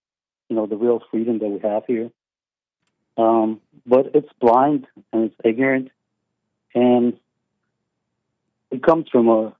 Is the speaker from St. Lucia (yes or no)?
no; Romania; now in United States; Well, I was born and raised in Romania, a former communist country.